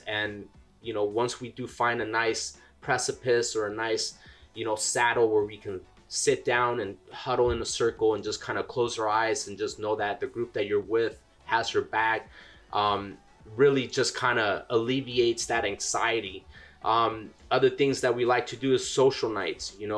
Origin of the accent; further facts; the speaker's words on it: Los Angeles, California, United States; I'm a U.S. Navy veteran. I grew up in Southeast Los Angeles. My mom was a single parent.